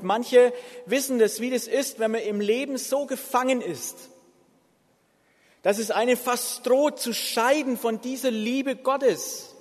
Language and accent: German; Bavaria, Germany; an dem sogenannten Vatertag, bei uns in Franken, Vaterdoch